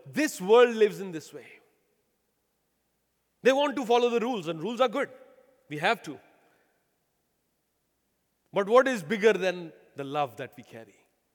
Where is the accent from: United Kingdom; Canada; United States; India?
India; For me as an Indian, no problem at all. Because we don't even care for like the lights on the intersection. It's funny, in India, you have those dotted lines, white lines.